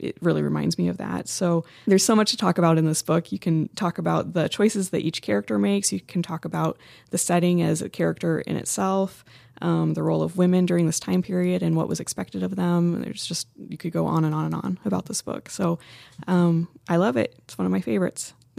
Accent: the West, United States; And I'm from the West, and I sort of have never been that into my Western roots

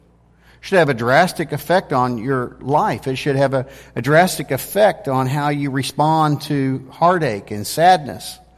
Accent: Wichita, Kansas, United States; When I was a little kid, I grew up in Kansas, Wichita, Kansas, and my parents decided to take a vacation to California.

